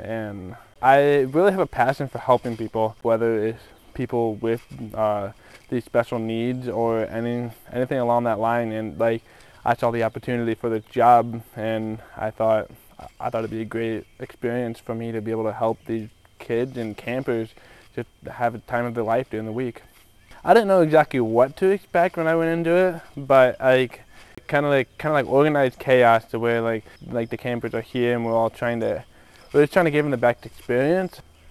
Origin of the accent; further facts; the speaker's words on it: Manchester, Iowa, United States; I'm from Manchester, Iowa.